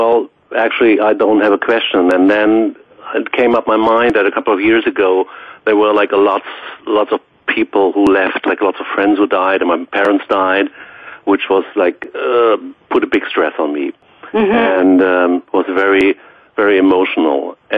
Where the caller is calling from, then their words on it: Hamburg, Germany; I'm calling in from Hamburg